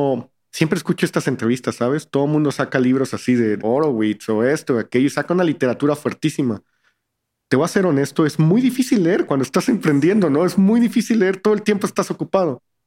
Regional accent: Veracruz, Mexico; also born or lived in Cuernavaca / Saltillo; Yo soy de Veracruz, Jarocho, viví en Cuernavaca un rato, después en Saltillo, y llegué a esa ciudad

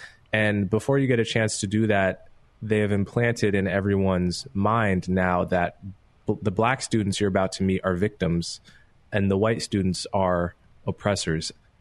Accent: Montclair, New Jersey, United States; When I was a kid, I grew up in Montclair, New Jersey, which some of your listeners may be familiar with if they know the New York area. It's a liberal town. It's a racially diverse town.

